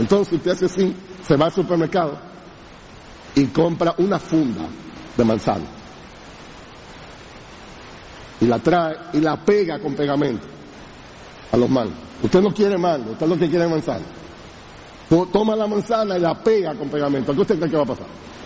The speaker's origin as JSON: {"language": "Spanish", "country": "Dominican Republic", "said": "como somos todos los dominicanos"}